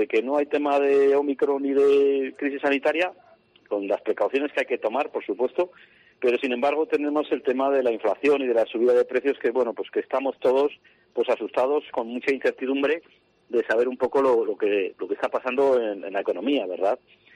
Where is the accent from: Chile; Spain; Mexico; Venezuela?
Spain; Soria, Castile and León; sobre todo en Soria, todavía somos de Reyes Magos.